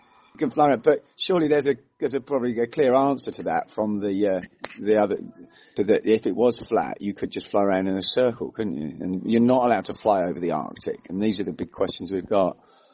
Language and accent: English; England, United Kingdom; when we're children growing up in England